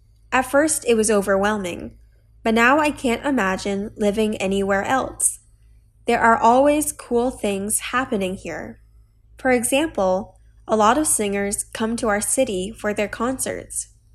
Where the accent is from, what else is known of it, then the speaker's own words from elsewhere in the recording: Jinan, Shandong, China; English is a second language; My hometown is Jinan. It's a city in Shandong Province.